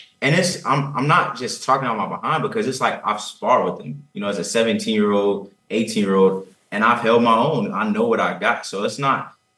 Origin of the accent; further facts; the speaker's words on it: Atlanta, Georgia, United States; Georgia. I grew up in Atlanta.